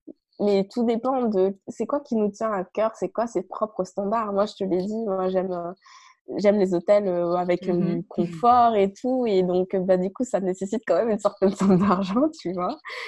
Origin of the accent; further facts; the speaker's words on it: France; also born or lived in Canada; je suis française, mais en même temps, la France, c'est pourtant mon pays parce que bah, le fait d'avoir habité au Canada, peut-être d'être au Mexique